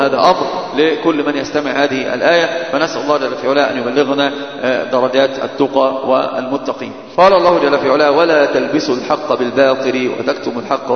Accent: Egypt; وهذه مشهورة جدا عندنا في مصر.

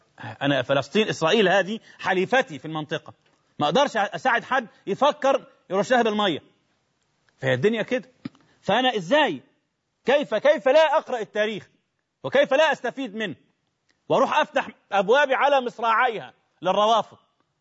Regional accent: Egypt; ولا عايزين مش طمعين في كاسين خمر عندنا في مصر

